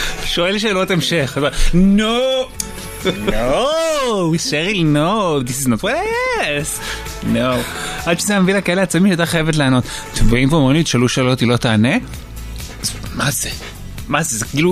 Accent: Hod HaSharon, Central District, Israel; כשאני גדלתי בהוד השרון, שזה היה, אני חושב, עד גיל... 9-10

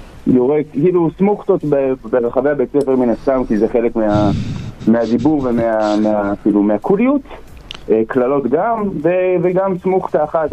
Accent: Switzerland; Hebrew is a second language; אני לגמרי שוויצרי, כן, לגמרי, שוב. אני שוויצרי שמדבר עברית, נקרא לזה ככה.

